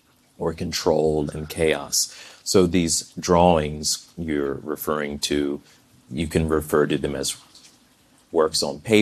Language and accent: English; Richmond, Virginia, United States; I remember going to the museum in my hometown of Richmond, Virginia.